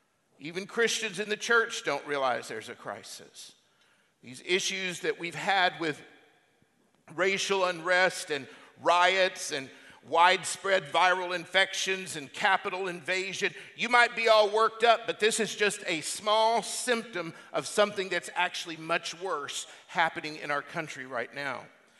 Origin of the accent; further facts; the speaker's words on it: United States; And as an American, that actually saddens me even to say.